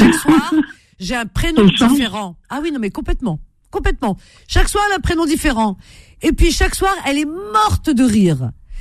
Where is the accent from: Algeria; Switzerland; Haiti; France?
Algeria; Cherchell, Tipaza Province; c'est pas loin de ma ville natale, Cherchel